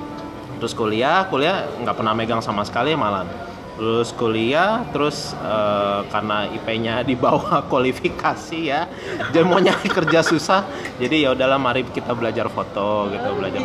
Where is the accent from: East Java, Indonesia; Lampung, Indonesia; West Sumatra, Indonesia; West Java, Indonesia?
Lampung, Indonesia; Bandar Lampung; Aku kan gua kan besar di Lampung kan, dari Bandar Lampung.